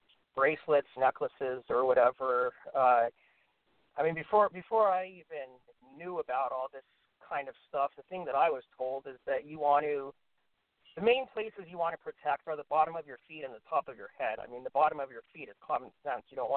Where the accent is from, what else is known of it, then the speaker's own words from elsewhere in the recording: Salem, Massachusetts, United States; I came from Salem, Massachusetts.